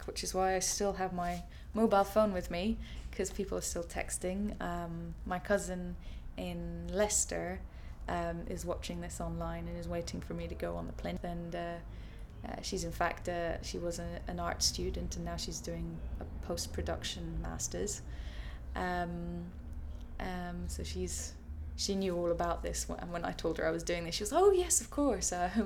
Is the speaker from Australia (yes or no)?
no; Luxembourg; moved away as an adult; now in United Kingdom; Basically, I'm half Greek, half English, but I grew up in Luxembourg and I moved to Britain to do my studies.